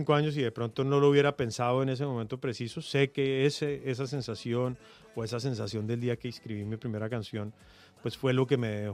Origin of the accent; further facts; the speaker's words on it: Colombia; la música ha hecho un papel muy importante en mostrar lo que de verdad somos los colombianos